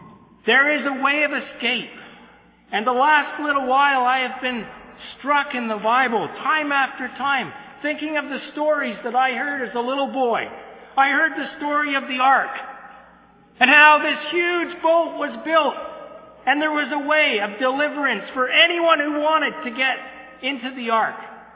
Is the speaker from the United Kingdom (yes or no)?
no; Ottawa, Ontario, Canada; when I was a little boy growing up in Ottawa.